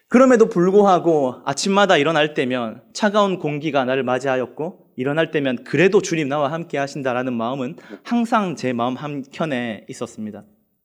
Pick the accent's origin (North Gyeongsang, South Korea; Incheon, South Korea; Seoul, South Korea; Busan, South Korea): North Gyeongsang, South Korea; Pohang; 아버지와 저는 고향 땅인 포항에 있었습니다. 저는 포항 사람입니다. 포항에서 이게 나고 자랐기에 저는 포항에 있었고